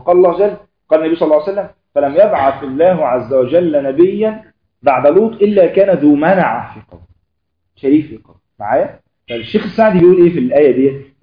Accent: Egypt; يعني فيروس سي مثلا عندنا في مصر

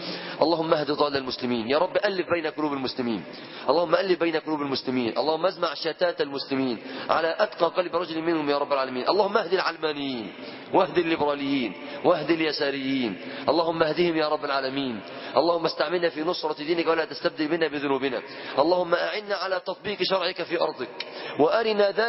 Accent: Egypt

